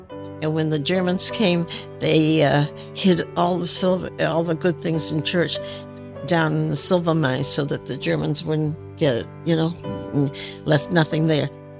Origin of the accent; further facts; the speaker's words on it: Quincy, Massachusetts, United States; born there; I was born in Quincy, Massachusetts, September 17, 1919. Both of my parents were Norwegian